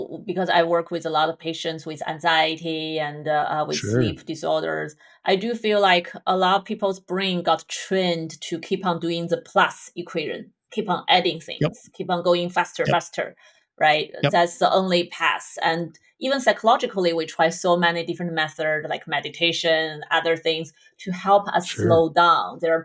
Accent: China; And sure. I'm from China, so Asian culture, there's a lot of herbal medicine, right? Even now we have traditional Chinese medicine.

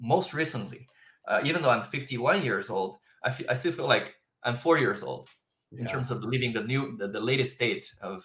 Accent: China; moved away; also born or lived in Japan; I didn't know God when I was doing, you know, like describing, you know, the chapters when I grew up in China. I didn't know God. I grew up in a communist country. I came to Japan

